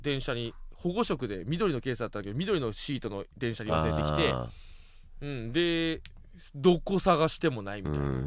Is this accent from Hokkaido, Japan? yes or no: yes; Oshamambe, Hokkaido, Japan; ちちゃまんべ長いと書いておしゃまんべだ長いぞまんも入ってるおい長いだってマンだって入ってんだよ。でっかいワイドな町だよ。